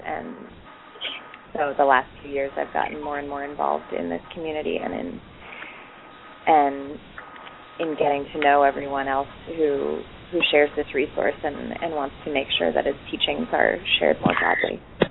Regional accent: Boulder, Colorado, United States; now in Brooklyn, United States; I'm 27 and I live in Brooklyn, New York, and I grew up in Boulder, Colorado

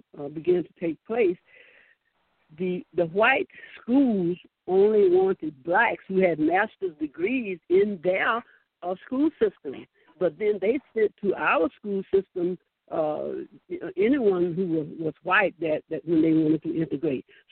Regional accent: Alabama, United States; Well, I was born in I came from Alabama, and and back then it was such very very segregated.

